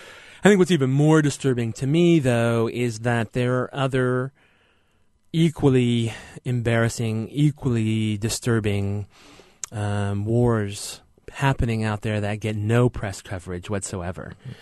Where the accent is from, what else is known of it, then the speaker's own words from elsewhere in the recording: United States; being an American I am, we are such a channel surfing culture here